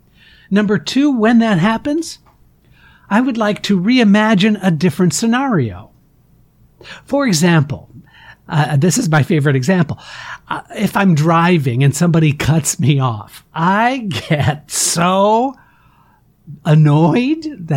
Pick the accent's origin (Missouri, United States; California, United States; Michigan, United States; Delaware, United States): Michigan, United States; I'm from Michigan originally. And being from Michigan and my dad was a car dealer